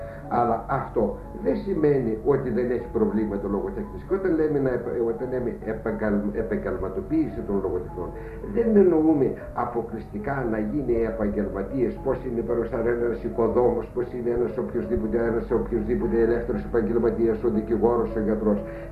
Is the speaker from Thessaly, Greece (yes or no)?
yes; Thessaly, Greece; Δεν ξέρω ίσως γιατί είμαι Θεσσαλός και είμαστε και λίγο κοντά συνορίζοντας.